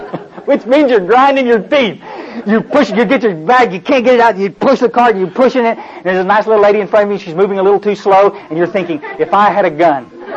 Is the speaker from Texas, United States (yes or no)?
yes; Kerrville, Texas, United States; I grew up in the hill country down close to where Marianne lives, and I was raised around Kerrville, and I went to high school down there